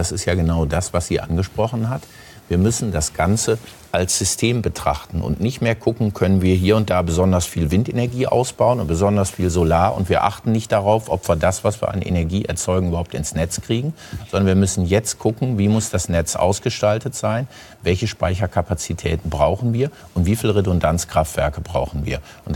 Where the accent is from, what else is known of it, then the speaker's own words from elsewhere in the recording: Germany; wir als Deutsche sind in ganz, ganz vielen Bereichen vorangeprescht